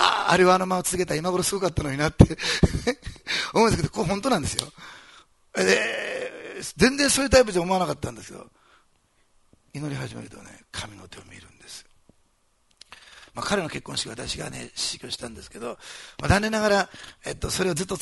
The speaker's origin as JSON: {"language": "Japanese", "region": "Osaka", "country": "Japan", "tie": "born there", "said": "私大阪生まれで、大阪ってのはせっかちな街なんです"}